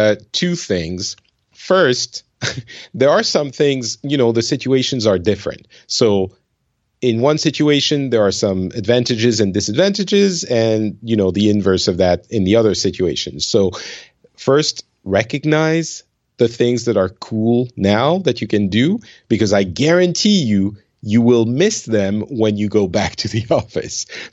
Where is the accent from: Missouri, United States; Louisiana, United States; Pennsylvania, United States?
Missouri, United States; St. Louis; There you go. I'm definitely from the St. Louis area.